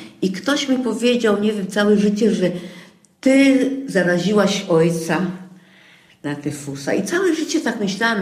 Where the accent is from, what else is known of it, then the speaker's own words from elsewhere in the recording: Warsaw, Masovian Voivodeship, Poland; born there; Ja się urodziłam w Warszawie w czerwcu. 3 miesiące Po moim urodzeniu to wybuchła wojna światowa.